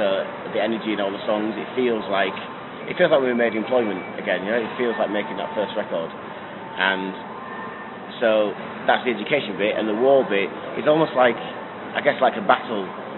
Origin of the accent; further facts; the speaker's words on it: Leeds, Yorkshire and the Humber, United Kingdom; we're from Leeds, so we like the name anyway